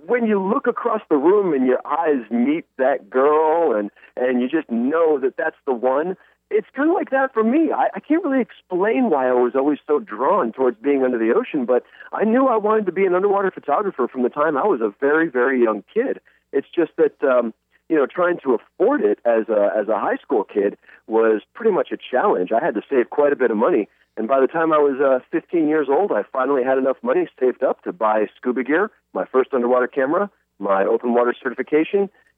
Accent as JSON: {"language": "English", "town": "Atlanta", "region": "Georgia", "country": "United States", "tie": "born or raised there", "also_born_or_lived": "Connecticut", "said": "I grew up landlocked. Originally, I was from Connecticut and moved to Atlanta between the third and fourth grade."}